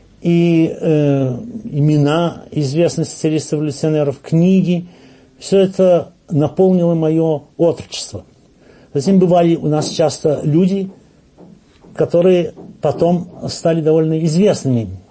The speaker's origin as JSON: {"language": "Russian", "town": "Novhorod-Siverskyi", "region": "Chernihiv Oblast", "country": "Ukraine", "tie": "born there", "also_born_or_lived": "Odesa / Tula", "said": "Родился я в 1894 году в Новгороде Северском, это в Черниговской губернии. Образование получил в Одесской третьей гимназии."}